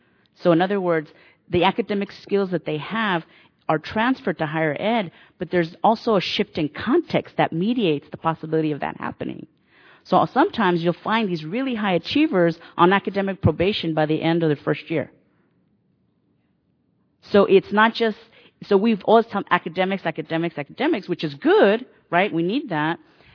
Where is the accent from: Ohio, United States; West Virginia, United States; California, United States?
California, United States; San Jose; And I grew up in Eastside San Jose, and so as I progressed through my education and found myself in Berkeley, that was both shocking, right?